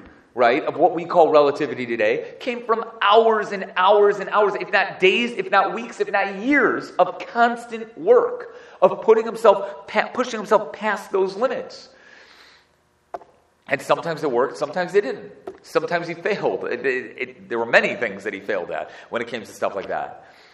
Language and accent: English; Chicago, Illinois, United States; And maybe that's because I'm from Chicago. It's very likely that I'm from Chicago